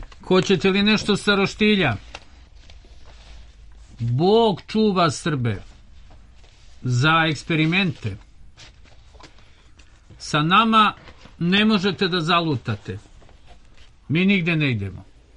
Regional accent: Serbia; born there; I za kraj, rođen sam u Srbiji, od toga ću i da umrem.

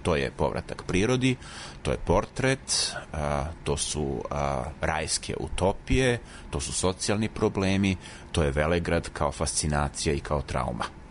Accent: Belgrade, Serbia; moved away as an adult; now in Vienna, Austria; odrastao sam na Zvezdari, ranih 90-ih sam u Beogradu počeo da studiram istoriju umetnosti, da bih sredinom 90-ih podelio sudbinu mnogih svojih vršnjaka tako što sam napustio ovu zemlju

